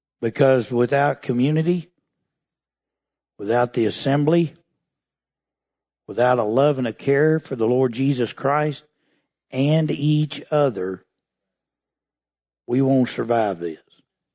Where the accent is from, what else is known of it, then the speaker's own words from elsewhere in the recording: United States; I'm an American.